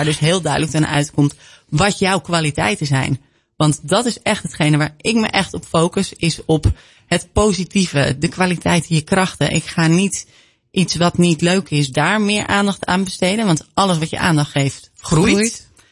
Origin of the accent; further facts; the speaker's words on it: Amsterdam, North Holland, Netherlands; born there; also born or lived in Aalsmeerderbrug / Kudelstaart; Nou, ik ben officieel geboren in Amsterdam. Ik heb een hele tijd in Aalsmeerderbrug gewoond. Daarna verhuisde naar Kudelstaart.